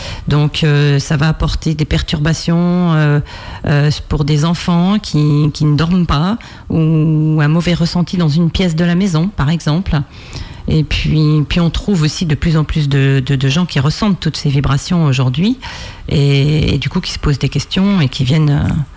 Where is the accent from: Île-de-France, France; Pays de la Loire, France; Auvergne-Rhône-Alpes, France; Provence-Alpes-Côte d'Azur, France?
Pays de la Loire, France; Île-d'Yeu; born there; Je suis née à l'Île-Dieu, ça fait 30 ans que je vis à Bois-de-Séné, j'y ai élevé mes enfants.